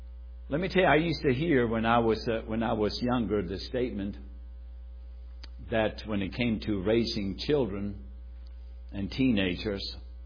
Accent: Germany; We used to have a little picture in our house where I was raised up in Germany.

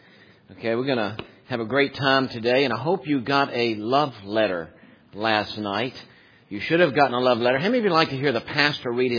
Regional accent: Lynchburg, Virginia, United States; I'm from Lynchburg, Virginia, and I used to say naked.

